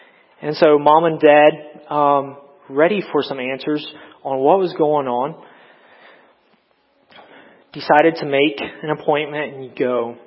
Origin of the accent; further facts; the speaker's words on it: Kokomo, Indiana, United States; also born or lived in Sarasota; I was born in Sarasota from the ages of about 1 to 5. I really don't remember much. I remember the move to Kokomo.